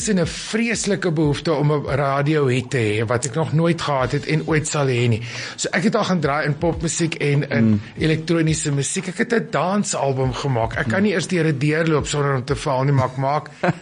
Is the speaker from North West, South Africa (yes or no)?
no; Riebeek Kasteel, Western Cape, South Africa; also born or lived in Grahamstown; Dis hoekom ek in Graamsstad gebore is. En daarna, toe my verstand ingeklik het, ek het ek boek geskryf oor my kinderjare en dit begin in die sandpit op Riebeek Kasteel.